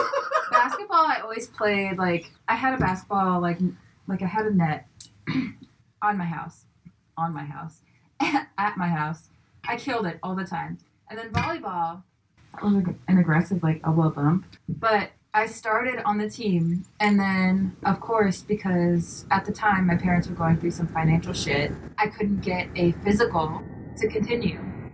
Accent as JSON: {"language": "English", "town": "Canton", "region": "Georgia", "country": "United States", "tie": "born or raised there", "said": "In Canton, Georgia. I grew up in the South."}